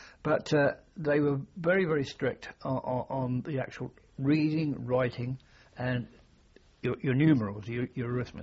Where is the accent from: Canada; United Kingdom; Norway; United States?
United Kingdom; Fleet, South East England; born there; I was born in Fleet, which is in Hampshire, September the 17th, 1925.